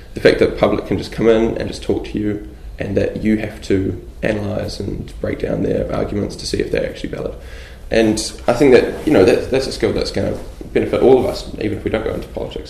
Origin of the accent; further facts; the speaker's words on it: Whanganui, Manawatū-Whanganui, New Zealand; now in Wellington, New Zealand; and I'm from Whanganui originally. Grew up there, and then now I've moved to Wellington to study law and commerce.